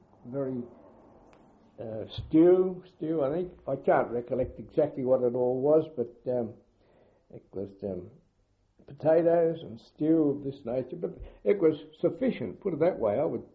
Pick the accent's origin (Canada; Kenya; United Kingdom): United Kingdom; you say, oh, wogs, because we're British and all that sort of thing.